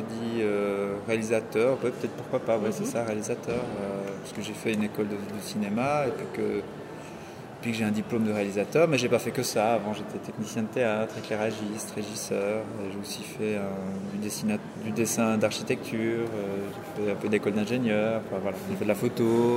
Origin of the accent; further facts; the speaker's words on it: Neuchâtel, Switzerland; now in Lausanne, Switzerland; Et je viens de Neuchâtel.